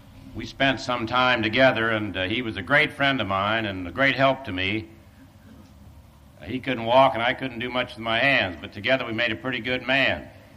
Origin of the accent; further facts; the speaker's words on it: Kansas, United States; born there; he said that I was born in Western Kansas, represented Western Kansas